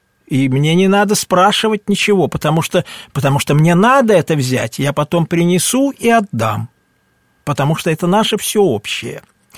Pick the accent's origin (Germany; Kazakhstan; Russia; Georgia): Russia; Kalach-na-Donu, Volgograd Oblast; also born or lived in Igarka; Я всю жизнь прожил в Калаче. Уже маленьким меня привезли туда, разрешили туда выехать. И все, прожили мы там.